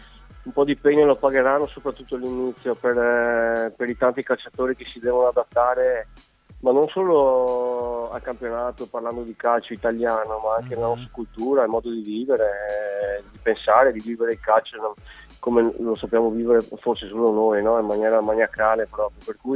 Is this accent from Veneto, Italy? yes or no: yes; Venice, Veneto, Italy; Io da veneziano, leggendo anche la stampa quotidiana